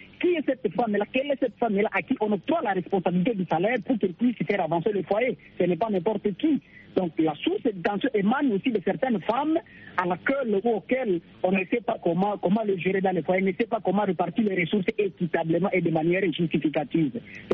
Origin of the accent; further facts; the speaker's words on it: DR Congo; Ici chez nous, en RDC, République démocratique du Congo